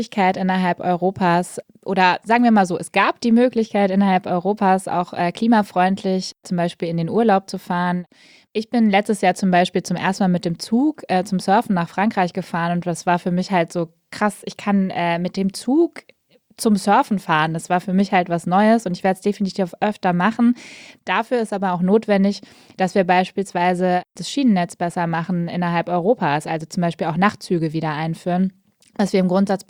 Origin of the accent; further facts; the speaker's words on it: Eifel, Germany; Ich bin aber tatsächlich auf dem Land groß geworden, habe deshalb auch einen Führerschein. Ich bin in der Eifel aufgewachsen